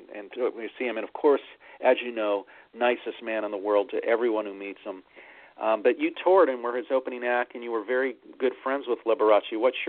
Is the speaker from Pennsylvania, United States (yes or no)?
yes; Pittsburgh, Pennsylvania, United States; as you know, I grew up in Pittsburgh and as a Catholic boy, and we had a lot of Catholic hospitals there